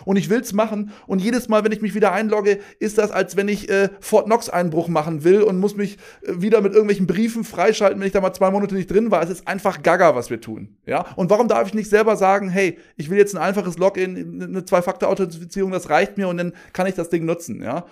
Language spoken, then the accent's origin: German; Cologne, North Rhine-Westphalia, Germany; ich komme aus Köln im Westen